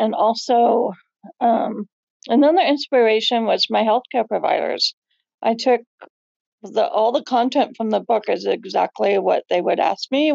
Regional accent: Minnesota, United States; I grew up in Minnesota. On a summer, we would go to our cabin up north. So this is my kind of ode to my time in Minnesota. I now live in Oregon

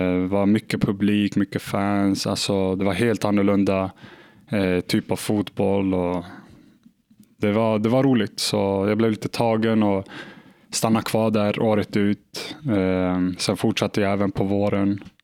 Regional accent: Tensta, Stockholm County, Sweden; Just för att det typ av fotboll eller kriminalitet där jag kommer ifrån.

